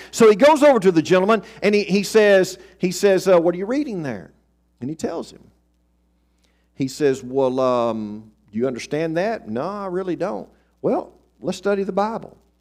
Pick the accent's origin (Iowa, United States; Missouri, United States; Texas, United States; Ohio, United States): Texas, United States; he mainly preached the gospel up in my part of East Texas, several different places, including my hometown when I was a little bitty boy.